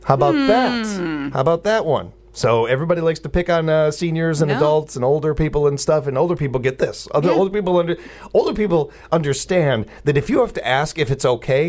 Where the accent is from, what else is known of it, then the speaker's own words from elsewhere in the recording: Chicago, Illinois, United States; Where I grew up in the high-rise I grew up in Chicago and everything, we could trick-or-treat in the building.